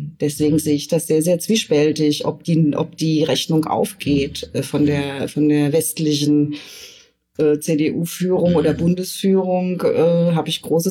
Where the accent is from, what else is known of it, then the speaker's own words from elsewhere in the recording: Germany; als Jugendliche war ich im Ausland und wurde dort als Deutsche abgelehnt.